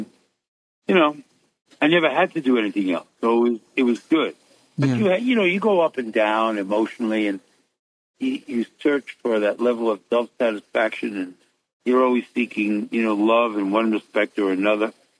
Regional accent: Brooklyn, New York, United States; also born or lived in Queens; I was raised in Brooklyn and Queens.

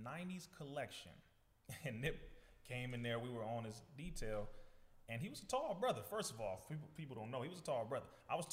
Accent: Compton, California, United States; So I'm the youngest of 10 children, 5 boys, 5 girls. And growing up in Compton, we went to Muhammad Mosque number 54.

